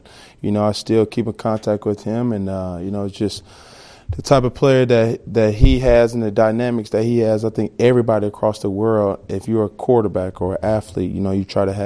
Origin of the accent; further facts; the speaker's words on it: Atlanta, Georgia, United States; I mean, I'm from Atlanta originally